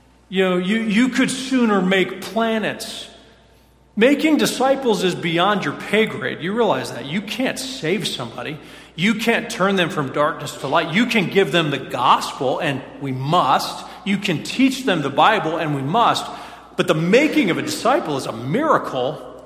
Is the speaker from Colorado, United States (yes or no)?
yes; Colorado, United States; I was a church planter in Colorado, my home state, and I planted Tri-City Baptist Church